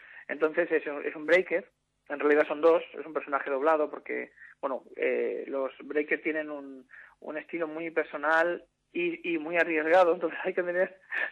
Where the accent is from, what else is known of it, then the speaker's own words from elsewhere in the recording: Móstoles, Community of Madrid, Spain; con muchísimas ganas de enseñar al público Titanium y de estar con nuestra gente, que son los mostoleños como nosotros.